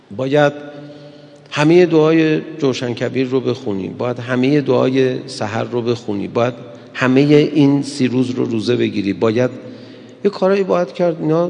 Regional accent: Iran; نه ما میدونی ایرانی هستیم

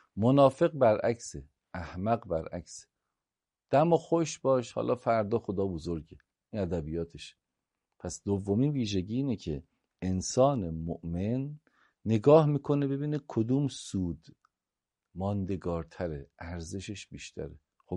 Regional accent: Tehran, Tehran Province, Iran; من عمامه دارم، سرم همه میدونن من روحانی هم دیگه، درسته؟ یا میدونن من اهل تهرانم،

